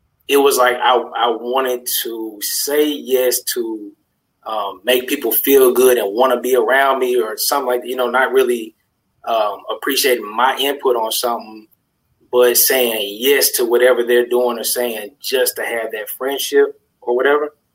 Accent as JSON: {"language": "English", "town": "Little Rock", "region": "Arkansas", "country": "United States", "said": "Man, I'm from Little Rock, Arkansas."}